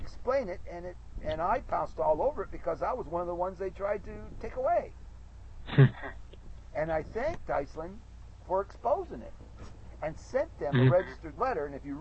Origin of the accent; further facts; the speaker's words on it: the Maritimes, Canada; I'm from the Maritimes